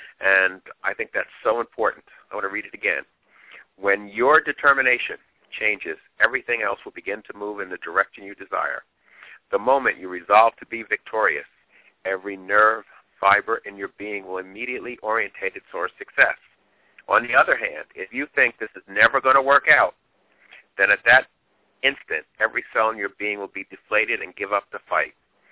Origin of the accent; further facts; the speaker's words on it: Union, New Jersey, United States; I'm from Union, New Jersey, and thank you again all for being with us.